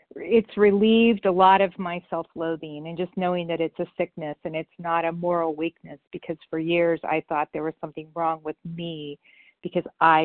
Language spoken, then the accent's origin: English; Ohio, United States; Hi, this is … I'm from Ohio.